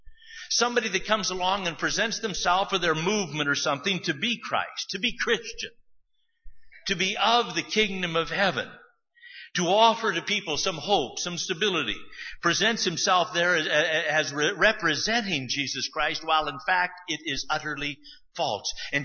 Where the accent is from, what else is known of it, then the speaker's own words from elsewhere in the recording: United States; born there; I was born in America.